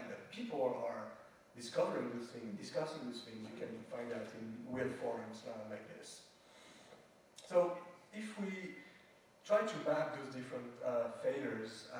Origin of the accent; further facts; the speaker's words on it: France; But I come from France